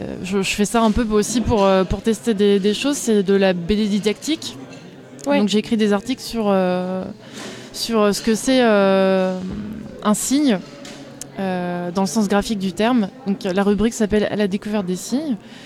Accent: Nantes, Pays de la Loire, France; je suis illustratrice, je viens de Nantes

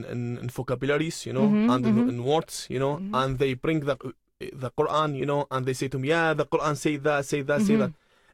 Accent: Iraq; Exactly in Iraq, you know, because I am from Iraq, so I know what has happened in my country.

